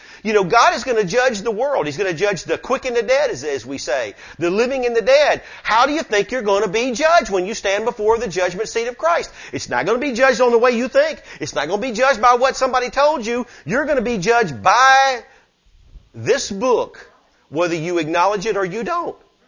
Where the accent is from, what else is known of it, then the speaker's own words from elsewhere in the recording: the South, United States; I'm a Southerner, man.